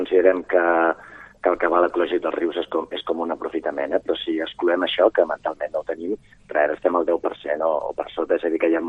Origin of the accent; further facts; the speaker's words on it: Girona, Catalonia, Spain; jo soc de Girona